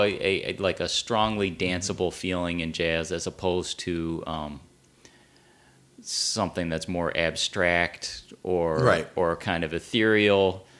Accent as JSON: {"language": "English", "town": "Ann Arbor", "region": "Michigan", "country": "United States", "tie": "born or raised there", "said": "growing up in Ann Arbor in the 90s"}